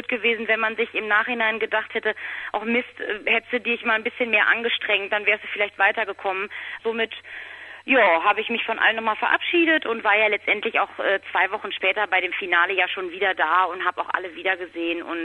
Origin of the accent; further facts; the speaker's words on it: Rhede, North Rhine-Westphalia, Germany; Hier in meiner Heimatstadt in Rhede, da erkennen mich natürlich immer noch sehr viele